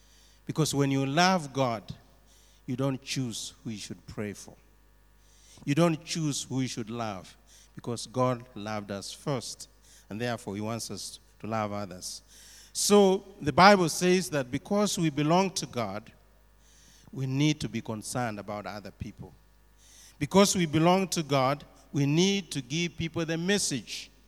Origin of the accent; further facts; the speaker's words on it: Kenya; born there; In the country that I was born in Kenya, we have gone through election